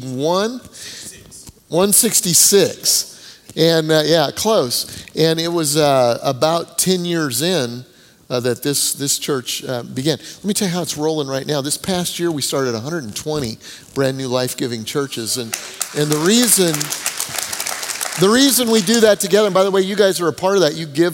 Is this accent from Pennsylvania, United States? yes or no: no; Denver, Colorado, United States; My dad was a pastor, and I grew up in Denver, Colorado, like the Broncos.